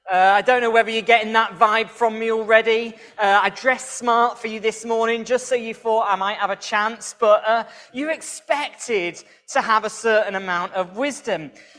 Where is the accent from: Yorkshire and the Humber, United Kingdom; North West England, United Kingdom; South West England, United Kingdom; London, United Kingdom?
Yorkshire and the Humber, United Kingdom; Leeds; A little bit about me. I'm from Leeds